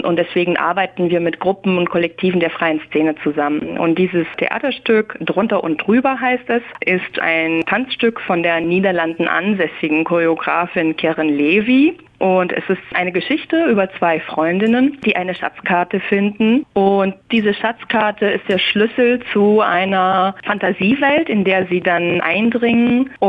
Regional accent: Sibiu, Sibiu County, Romania; now in Düsseldorf, Germany; weil ich ja aus Sibiu komme. Das ist ja meine Heimatstadt. Mittlerweile lebe ich und arbeite ich in Deutschland, eben als Dramaturgin am Theater, am FFT in Düsseldorf.

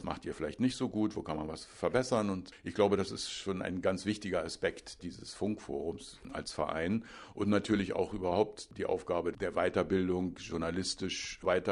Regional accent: Berlin, Germany; sondern ich bin ja Deutscher aus Berlin.

